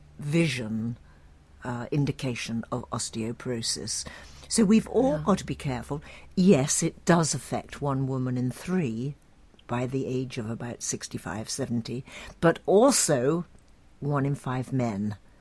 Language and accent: English; South West England, United Kingdom; I'm from the West Country, and I'm typical.